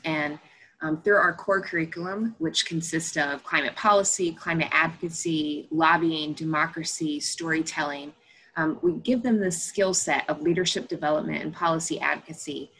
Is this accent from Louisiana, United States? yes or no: yes; Monroe, Louisiana, United States; I grew up in Monroe, Louisiana.